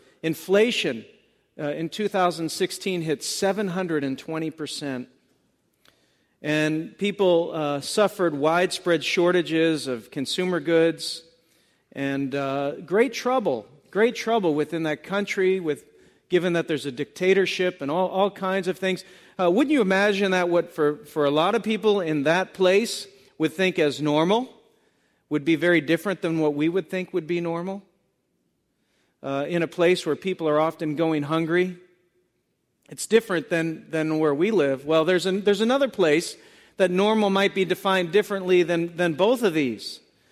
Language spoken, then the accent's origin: English; Boston, Massachusetts, United States; But for the most part, we're from Boston in this area, and we have a certain way of looking at the world